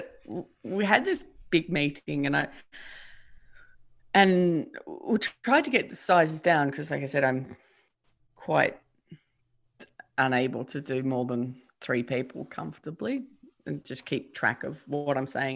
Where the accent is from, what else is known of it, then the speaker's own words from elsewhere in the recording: Tasmania, Australia; the other half knew that I'm from Tasmania, not Africa.